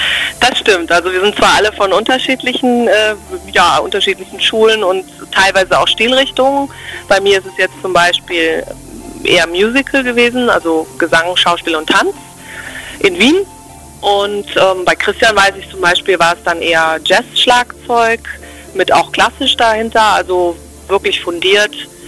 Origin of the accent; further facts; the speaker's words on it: Germany; Ja, wir sind alle Deutsche. Genau, wir sind alle hier nicht aus Berlin, das kann man tatsächlich sagen. Von uns vier ist keiner ein echter, geborener Berliner, aber wir sind alle schon so lange hier